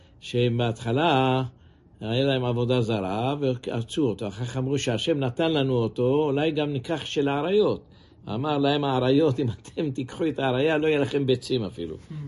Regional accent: Jerusalem, Jerusalem District, Israel; כשהייתי ילד בירושלים, נפט זה היה מצרך יקר.

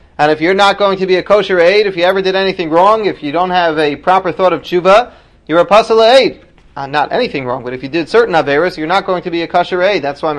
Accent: Washington Heights, New York, United States; I know in Breuer's, where I grew up in Washington Heights, they have two designated edim that are the edim for all weddings.

